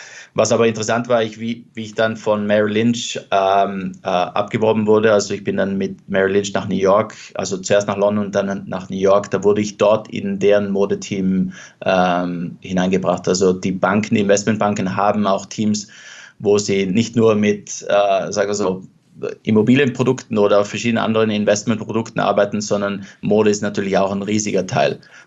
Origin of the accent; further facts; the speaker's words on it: Trentino-Alto Adige, Italy; Also ich habe natürlich dort, wo ich aufgewachsen bin, also jetzt Südtirol